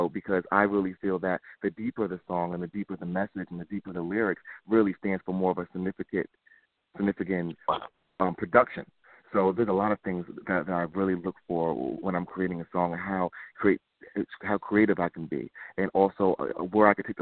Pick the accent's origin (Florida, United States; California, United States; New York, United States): New York, United States; New York City; really growing up in Manhattan and learning new records and all the old records